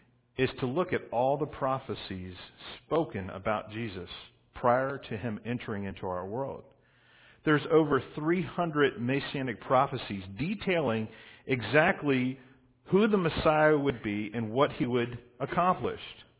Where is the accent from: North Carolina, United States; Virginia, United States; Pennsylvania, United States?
Virginia, United States; Or my doctor, actually growing up in Virginia, he was named Dr. Payne. He was my dentist.